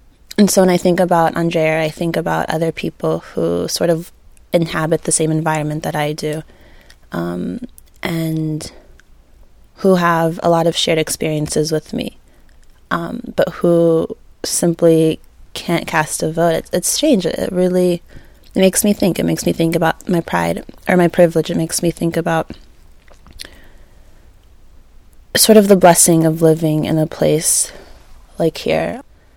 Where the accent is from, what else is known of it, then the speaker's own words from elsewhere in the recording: Tallahassee, Florida, United States; I am from Tallahassee, Florida. I voted against Amendment 1 as a registered North Carolina voter.